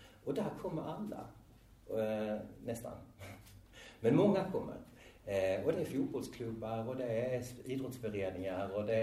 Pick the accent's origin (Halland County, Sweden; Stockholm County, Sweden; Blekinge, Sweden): Blekinge, Sweden; now in Skåne, Sweden; är 47 år, jag tänker mig som en cisman, jag är homosexuell, jag kommer från Blekinge men bor i Skåne